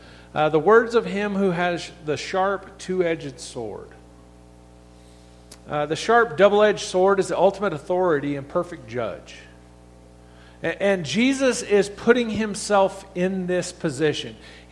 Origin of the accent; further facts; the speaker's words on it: Grants, New Mexico, United States; I grew up in Grants, New Mexico, which may be where Satan dwells.